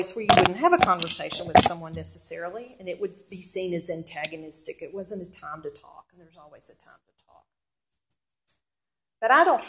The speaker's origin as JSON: {"language": "English", "region": "the South", "country": "United States", "said": "But I'm a Southerner. And I don't wave any Confederate flag."}